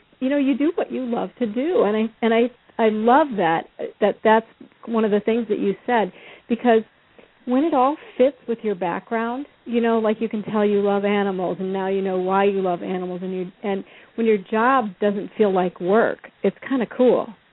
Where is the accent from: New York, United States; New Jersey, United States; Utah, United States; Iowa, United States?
Iowa, United States; just growing up in Iowa and everything, you know, we always saw the cows.